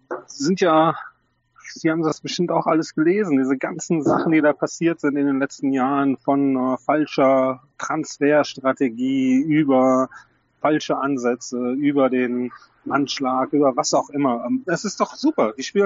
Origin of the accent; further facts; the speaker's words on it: North Rhine-Westphalia, Germany; Sie sind Ostwestfale, ich bin Westfale, da trifft man sich ja.